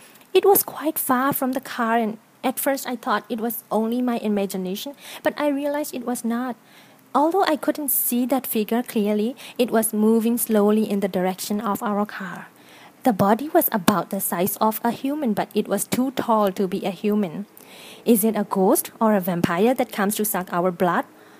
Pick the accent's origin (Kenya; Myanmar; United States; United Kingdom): Myanmar; from Myanmar.